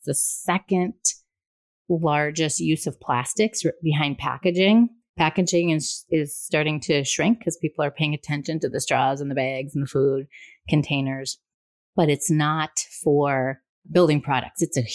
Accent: Minnesota, United States; and yeah, I'm biased, I'm from Minnesota, but I know the people here.

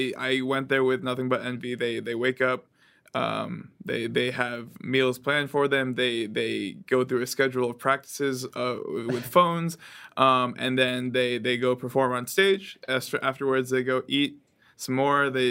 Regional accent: California, United States; now in Boston, United States; I currently study marketing and econ at BC, Boston College, and I'm from Orange County originally.

